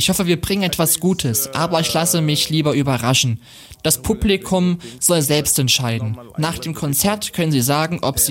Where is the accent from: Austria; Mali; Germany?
Mali; Bamako; also born or lived in Niafunke; Ich komme aus Bamako, aber geboren wurde ich in Niafunke, in der Nähe von Timbuktu. Das ist etwa eine Stunde Fahrt in den Norden.